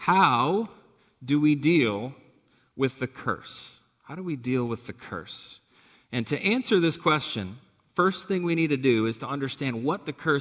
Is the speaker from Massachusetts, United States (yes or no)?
yes; Massachusetts, United States; I'm from Massachusetts, so I was raised correctly as a Red Sox fan.